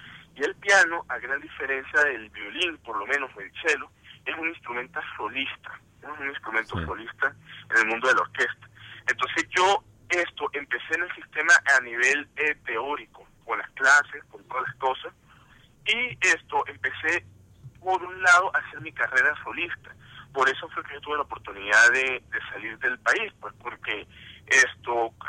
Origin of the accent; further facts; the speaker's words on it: Venezuela; moved away as an adult; also born or lived in Cambridge / Wales; now in United States; yo no me vine directamente de Venezuela a Bard. Yo me vine cuando yo salí de high school en Venezuela. Yo salí a Cambridge, en Inglaterra, y estuve un año allá, y después de ahí me fui a Gales por 2 años más.